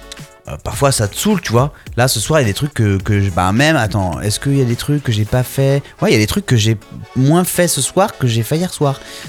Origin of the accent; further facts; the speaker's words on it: Réunion; À La Réunion.